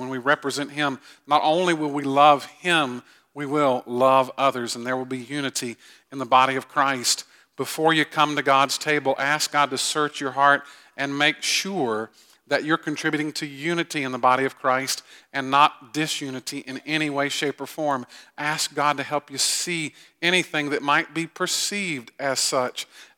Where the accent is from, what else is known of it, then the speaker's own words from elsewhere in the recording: Augusta, Georgia, United States; I grew up in Augusta, as many of you know. I grew up in a larger church there.